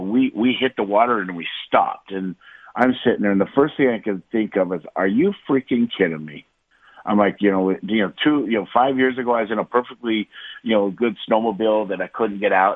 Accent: United States; And being an American, they don't want you to win.

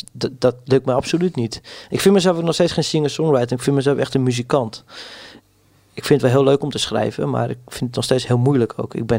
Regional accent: Hoorn, North Holland, Netherlands; Maar toen gingen we live spelen en in Horen, waar ik vandaan kom, ja, daar had je gewoon heel veel goede muzikanten.

